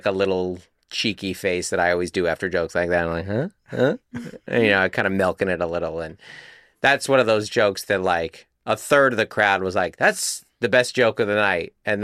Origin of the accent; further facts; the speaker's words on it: Texas, United States; This girl, you know, this girl growing up in Northwest Texas.